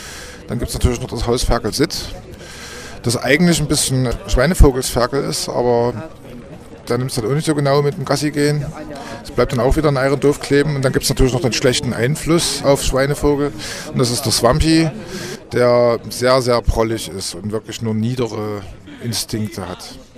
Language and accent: German; Germany; ich bin ja noch ein Kind der DDR